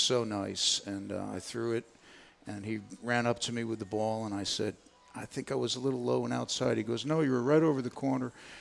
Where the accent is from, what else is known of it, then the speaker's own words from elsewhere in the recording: New York, United States; also born or lived in New Jersey; I grew up in New York and New Jersey, and of course, the Yankees.